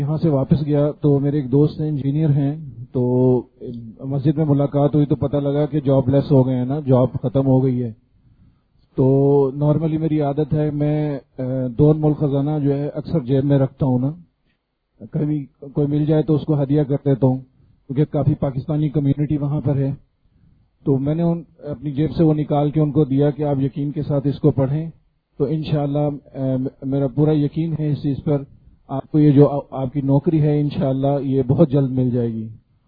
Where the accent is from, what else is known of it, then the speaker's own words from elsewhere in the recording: Mississauga, Ontario, Canada; میرا تعلق کینیڈا سے ہے، مسز ساگر شہر سے.